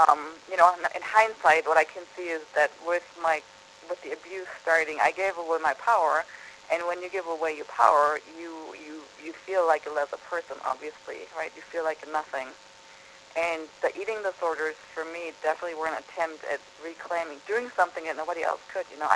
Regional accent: Germany; moved away as an adult; now in United States; I'm from Germany originally, so I ended up in the United States in my late 20s

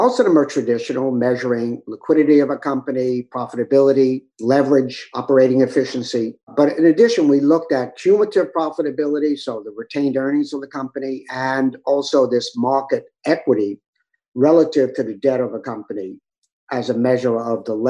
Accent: New York, United States; Born and raised in New York, but I love Southern California.

